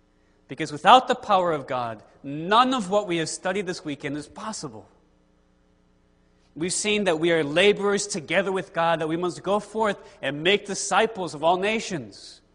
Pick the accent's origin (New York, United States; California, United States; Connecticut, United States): Connecticut, United States; So I grew up in Connecticut. When you get a good snowstorm, you should expect to lose power at least for a little while.